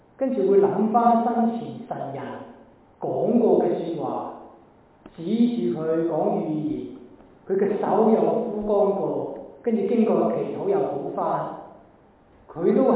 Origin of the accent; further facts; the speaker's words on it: Hong Kong; 我哋香港人翻到花錢噶嘛